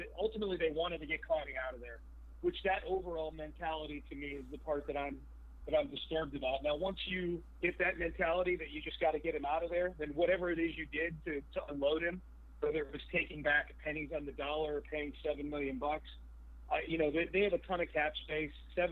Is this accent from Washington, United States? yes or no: yes; Seattle, Washington, United States; I'm from Seattle